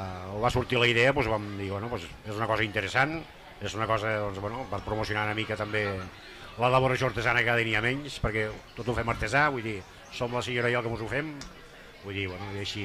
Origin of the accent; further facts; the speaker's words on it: Falset, Catalonia, Spain; now in Marçà, Spain; sóc fill de Falset, però he vist com a Marçà, estic casat a Marçà.